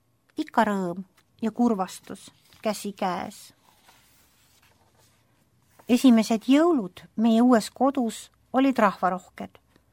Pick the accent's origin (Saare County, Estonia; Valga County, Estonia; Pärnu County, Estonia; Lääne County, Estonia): Lääne County, Estonia; Haapsalu; Teiseks esinemiskohaks kavandasime minu kodulinna, Haapsalu, palvela.